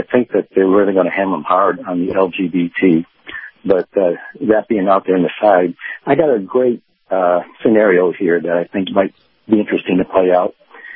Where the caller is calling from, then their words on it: Clearwater, Florida, United States; Hey, Captain … from Clearwater.